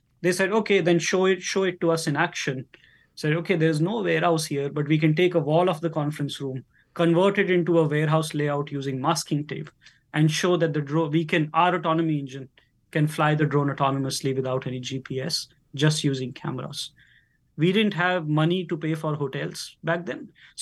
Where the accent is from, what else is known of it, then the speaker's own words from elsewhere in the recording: Delhi, India; growing up in Delhi in a middle-class family